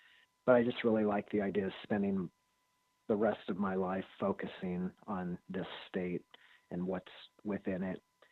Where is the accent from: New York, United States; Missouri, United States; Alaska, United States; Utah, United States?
Missouri, United States; also born or lived in Southern California, United States; I grew up in the Midwest, actually lived in Southern California through third grade, and then both of my parents, who were Midwesterners, returned. And so I ended up settling down in Southern Missouri in the Ozarks